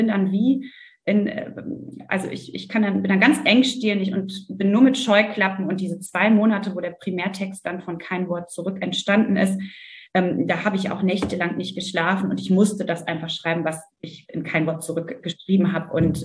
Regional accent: West Germany, Germany; Also ich habe mich auch bis zu dem Zeitpunkt irgendwie nie als Westdeutsche gesehen, aber ich wurde halt schon von den anderen als solche bezeichnet.

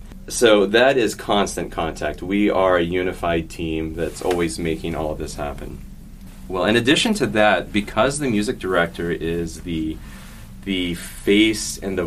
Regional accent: Temple, Texas, United States; also born or lived in Chicago; I say this all the time because apart from my hometown, Temple, Texas, I lived in Chicago the longest time. I was here for 7 years as a student in Chicago.

